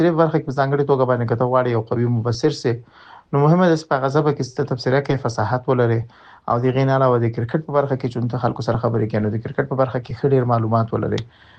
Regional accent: Logar, Afghanistan; او زه د لوګر د ولایت یم، قوم ستانکزای یم او د محمد اغه ولسوالۍ د مغول خیلو د کلی اوسیدونکی یم.

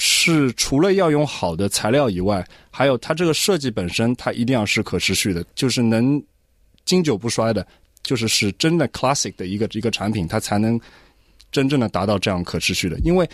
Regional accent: Australia; 能作为一个华裔的一个澳洲人也好，一个华人

